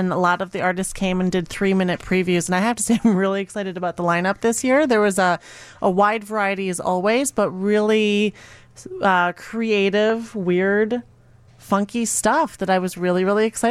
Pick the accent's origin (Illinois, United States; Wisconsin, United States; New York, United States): Wisconsin, United States; Milwaukee; I am from Milwaukee.